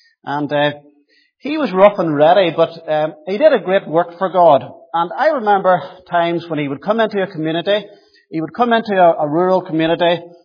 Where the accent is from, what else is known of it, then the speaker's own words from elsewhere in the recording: Northern Ireland, United Kingdom; I was born and brought up in a farming family outside Ocker, County Tyrone, so I'm way up from Tyrone there.